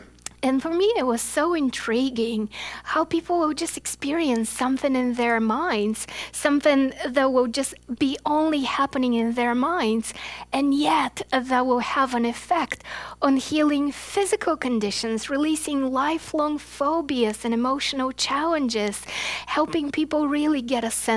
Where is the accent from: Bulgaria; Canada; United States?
Bulgaria; English is a second language; I grew up in a communist country. I grew up in Bulgaria.